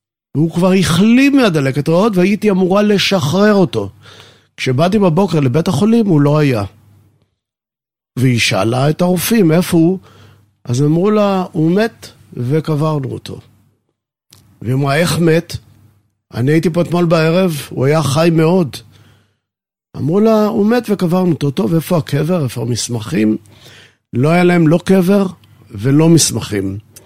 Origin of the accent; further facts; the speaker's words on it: Tel Aviv, Tel Aviv District, Israel; born there; זה היה בית חולים קטן, שהוא היה בית חולים ליולדות, שגם אני נולדתי שם.